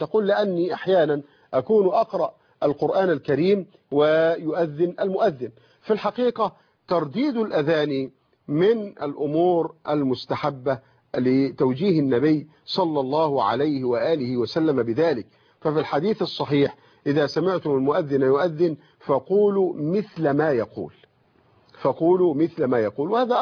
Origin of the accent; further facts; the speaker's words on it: Egypt; وقد سمعت أن هذا شخصيا من شيخ مشايخ القراءات هنا عندنا في مصر